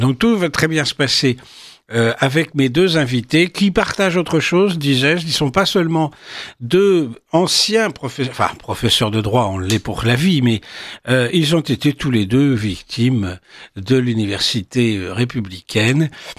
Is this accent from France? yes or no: yes; Paris, Île-de-France, France; il doit faire 27 degrés, je crois, chez nous à Paris, ici